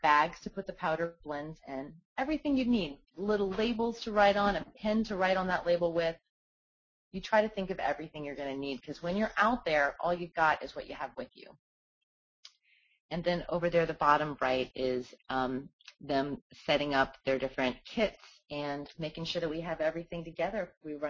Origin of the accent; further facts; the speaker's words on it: Appalachia, United States; I mean, we're all from Appalachia. We're using all these same herbs.